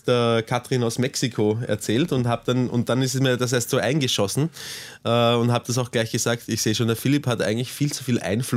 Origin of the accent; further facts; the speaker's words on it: Vienna, Austria; accent: Viennese; Das war ein Österreicher, ich bin Österreicher.